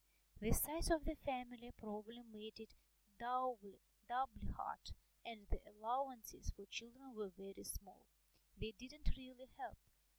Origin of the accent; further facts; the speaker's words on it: Nairobi, Kenya; born there; I was born in Nairobi, Kenya, in 1934. I was one of 8 children.